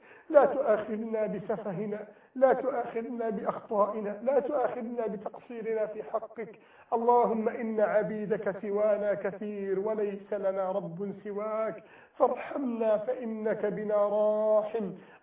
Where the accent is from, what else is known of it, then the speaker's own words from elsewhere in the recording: Egypt; بلدنا مصر